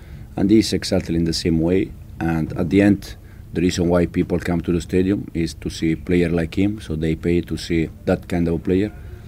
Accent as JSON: {"language": "English", "country": "Italy", "said": "I'm from Italy"}